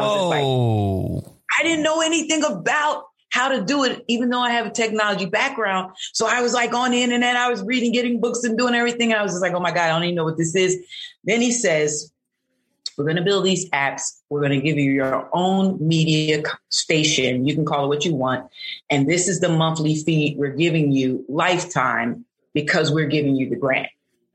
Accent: Newark, New Jersey, United States; Well, I'm originally from Jersey, Newark, New Jersey. I was born there.

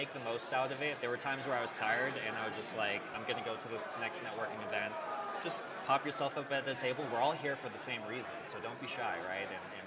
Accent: San Jose, California, United States; I'm a CPA from San Jose, California.

